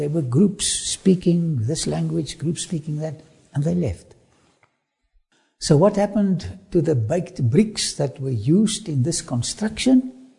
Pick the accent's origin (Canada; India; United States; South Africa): South Africa; first language Afrikaans; English is a second language; My mother tongue is Afrikaans, and I battle to speak to you in a foreign language. So excuse all my spelling mistakes and pronunciations.